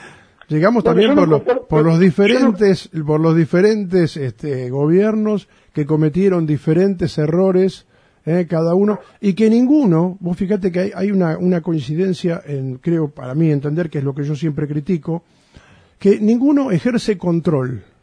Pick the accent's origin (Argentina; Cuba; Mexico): Argentina; Somos los argentinos también, somos un poco la sociedad, nosotros mismos, ¿no?